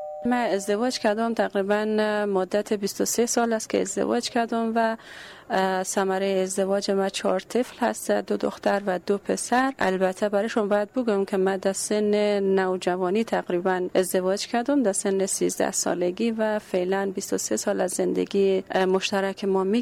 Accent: Bamyan, Afghanistan; بعد از اینکه من دوره مهاجرت آمدم به کشور خودم، آمدم باز رفتم به ولایت خودم در بامیان،

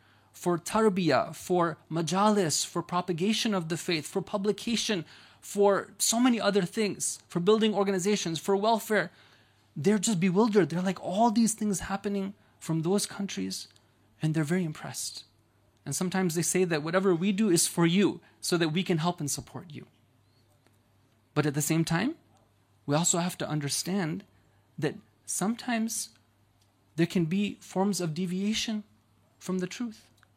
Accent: United States; So let's say, for example, I, as an American, I, as a Muslim

